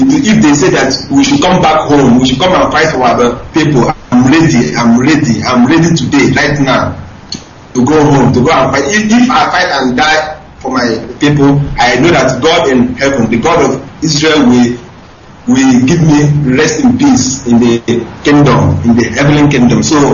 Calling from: Mumbai, Maharashtra, India; I'm calling from Mumbai, India.

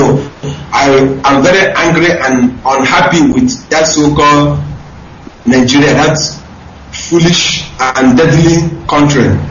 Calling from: Mumbai, Maharashtra, India; I'm calling from Mumbai, India.

